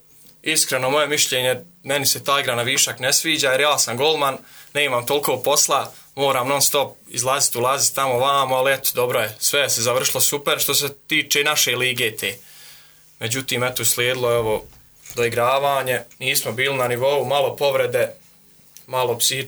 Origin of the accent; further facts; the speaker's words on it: Vranovići, Tuzla Canton, Bosnia & Herzegovina; znači dolazim iz Vranovića, selo kod Gračanice.